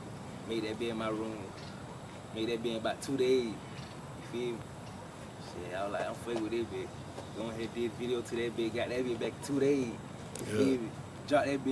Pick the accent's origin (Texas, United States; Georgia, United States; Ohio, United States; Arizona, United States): Georgia, United States; Auburn; See, you know, I'm from Auburn, Georgia. Shit, Southside, you know, I'll show you.